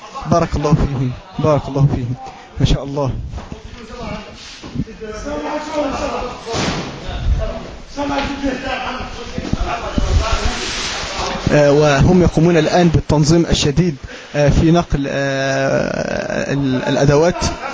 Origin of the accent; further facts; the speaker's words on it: Egypt; نحن إخوانكم من مصر